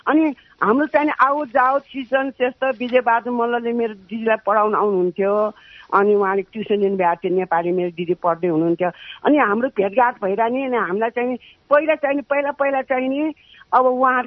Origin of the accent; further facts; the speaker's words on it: Kathmandu, Bagmati, Nepal; मेरो बाल्यकाल चाहिँ नि काठमाडौँको ओमबाल टोलमा जन्मेको, ओमबाल टोल काठमाडौँमा।